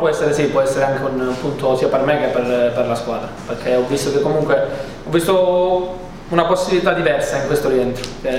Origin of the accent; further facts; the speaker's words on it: Catanzaro, Calabria, Italy; born there; io sono nato a Catanzaro, quindi per me è bello giocare qua.